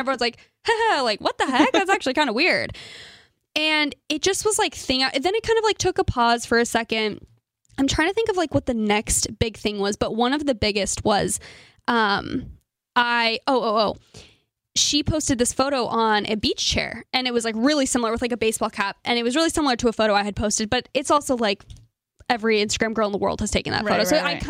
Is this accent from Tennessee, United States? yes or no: no; Phoenix, Arizona, United States; So my family, I'm from Phoenix and my family, like we're super big Phoenix Suns fans.